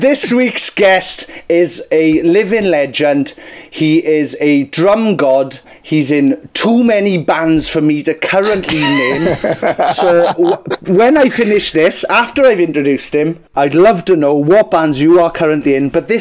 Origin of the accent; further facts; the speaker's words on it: Wales, United Kingdom; Sorry that we're super Welsh.